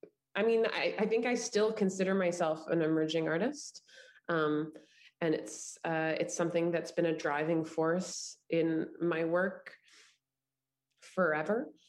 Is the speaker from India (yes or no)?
no; Montreal, Quebec, Canada; And although we're both from Montreal and I went to NTS and stayed in Montreal and then moved to Toronto